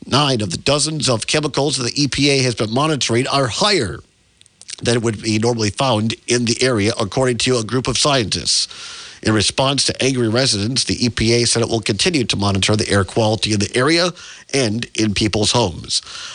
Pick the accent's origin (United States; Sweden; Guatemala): United States; Wisconsin; We're from Wisconsin, and hopefully you are too